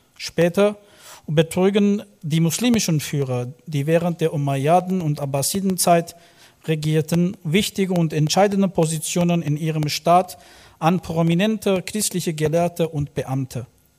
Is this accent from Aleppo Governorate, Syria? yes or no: no; Damascus, Damascus Governorate, Syria; Ich komme aus Damaskus, Syrien